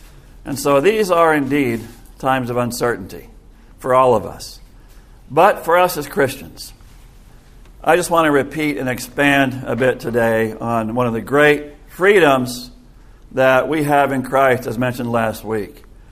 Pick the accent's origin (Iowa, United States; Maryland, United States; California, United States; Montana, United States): Iowa, United States; I grew up in Iowa back in the 1960s and 70s